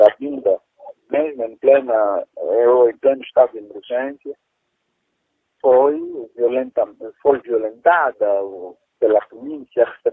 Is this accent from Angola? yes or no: yes; Angola; isso deve ser uma preocupação de todos nós, enquanto angolanos